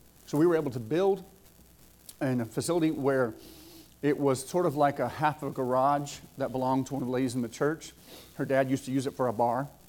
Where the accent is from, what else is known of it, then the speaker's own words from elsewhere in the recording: Georgia, United States; Because I'm from Southwest Georgia. Can't always tell it. Takes a little bit of an accent modification sometimes. My mama was a Yankee.